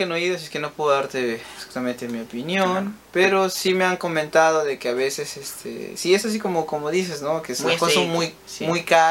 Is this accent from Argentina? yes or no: yes; Argentina; Yo soy argentino